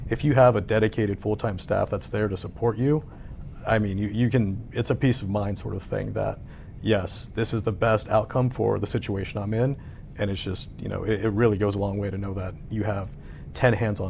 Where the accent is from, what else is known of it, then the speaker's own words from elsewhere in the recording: Ohio, United States; moved away; You know, I'm not from Texas. I grew up in Ohio. I came down to start a retail charter brokerage in Texas.